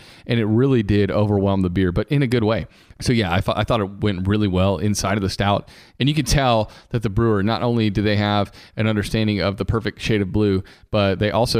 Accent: Norway; Emily and I have gotten to experience some in Norway, which is, you know, my home country.

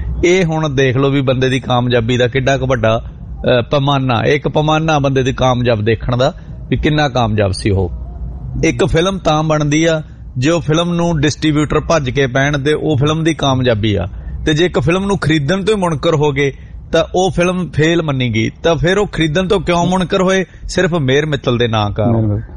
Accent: Punjab, India; ਮੇਹਰ ਮਿੱਤਲ ਸਾਡੇ ਜ਼ਿਲ੍ਹੇ ਨੂੰ ਬਿਲੋਂਗ ਕਰਦੇ ਸਨ ਜੀ, ਬਠਿੰਡਾ ਜ਼ਿਲ੍ਹੇ ਨੂੰ

